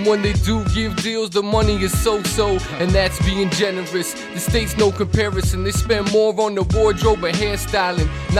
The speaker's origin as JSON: {"language": "English", "town": "Toronto", "region": "Ontario", "country": "Canada", "said": "I'm from the West, man. I'm from Lakeshore, this little dirty strip called Lakeshore."}